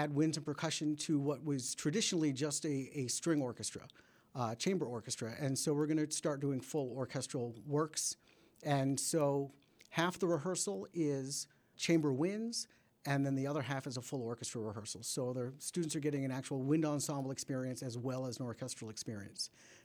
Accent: Massachusetts, United States; I grew up outside Boston, and so the … was a definite part of my upbringing.

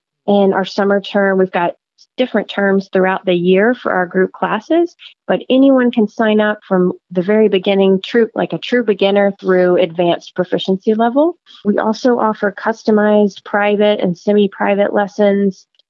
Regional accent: Chattanooga, Tennessee, United States; touched by the power of language and culture and wanted to offer that similar experience to people in my hometown.

